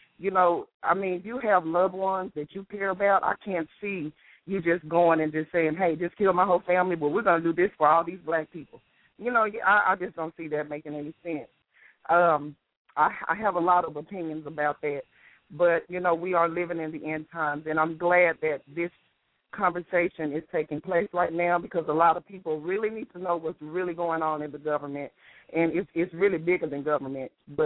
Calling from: Texas, United States; Yes, I am calling from Texas.

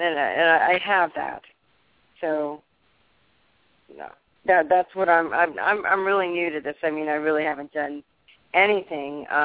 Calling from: Tampa, Florida, United States; I'm actually in Tampa.

